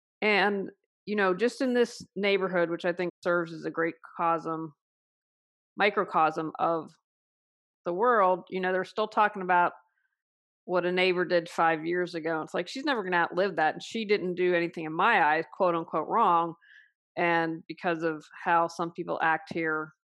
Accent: West Virginia, United States; moved away; you know that I'm moving back to my hometown in West Virginia, and my husband, who has been amazing throughout everything, is going to be with me. I have been away for over 30 years

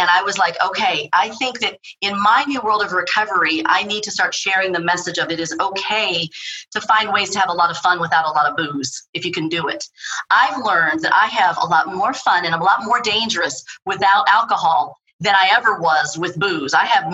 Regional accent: Chicago, Illinois, United States; it was in Chicago, which is my hometown. That's where I grew up.

